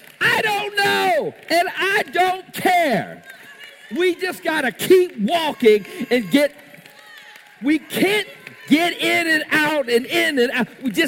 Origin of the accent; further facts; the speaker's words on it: Orlando, Florida, United States; now in Ozark, United States; I never heard of it before. I'm from Orlando. But I'm here.